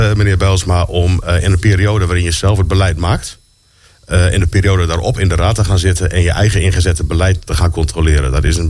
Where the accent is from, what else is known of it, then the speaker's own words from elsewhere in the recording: Leek, Groningen, Netherlands; Ik kom zelf uit Leek